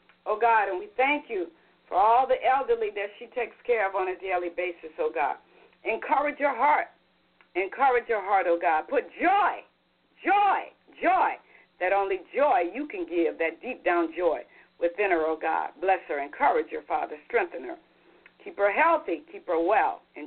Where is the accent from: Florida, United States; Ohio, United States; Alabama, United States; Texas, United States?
Ohio, United States; I grew up partly in Ohio, and I don't miss the snow.